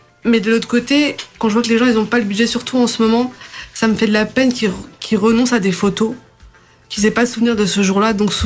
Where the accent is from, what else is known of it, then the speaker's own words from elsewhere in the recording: Portugal; now in France; Les gens, quand ils voient que je suis portugaise